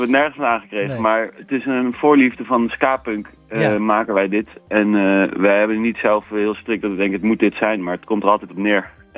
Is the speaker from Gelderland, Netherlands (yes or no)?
yes; Zutphen, Gelderland, Netherlands; En dat komt omdat wij komen uit Zutphen en Warnsveld.